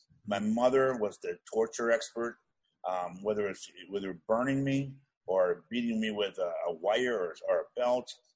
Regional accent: Cleveland, Ohio, United States; Well, I grew up in Cleveland, Ohio, and I had an older brother that I was fairly close

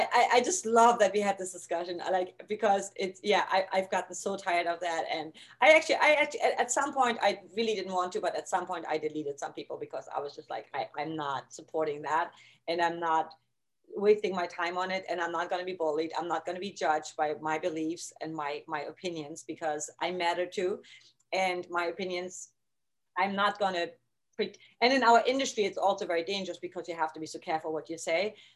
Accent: Germany; Because I grew up in East Germany, and same thing.

